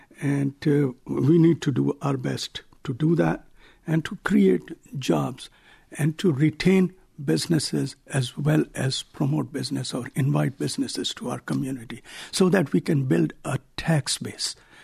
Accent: Pakistan; moved away as an adult; also born or lived in India; now in United States; I was born in India, but I came from Pakistan.

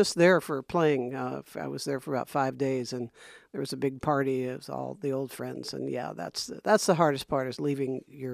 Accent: Indiana, United States; I am. I grew up in a little town in the middle of Indiana.

